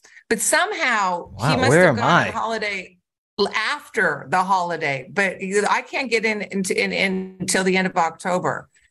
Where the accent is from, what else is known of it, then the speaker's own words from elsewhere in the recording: California, United States; my grandparents all immigrated from Europe into America. I'm from California originally.